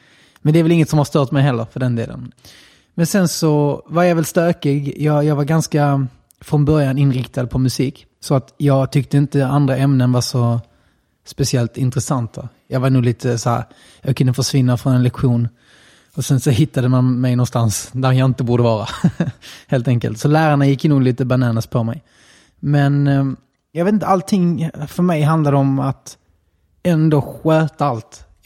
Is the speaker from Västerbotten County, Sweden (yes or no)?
no; Helsingborg, Skåne, Sweden; also born or lived in Kattarp; En svensk sida av min familj och en utländsk sida. Och jag uppväxt både på GA och Söder i Helsingborg, som är väldigt, jag har sagt 90% invandrare där. Och även i Kattarp, där då det är mest rasism och man är mest konstig om man är invandrare.